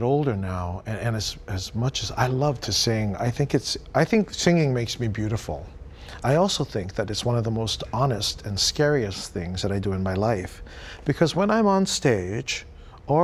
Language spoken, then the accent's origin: English; North Kohala, Hawaii, United States; You know, we're from Kohala on the Big Island.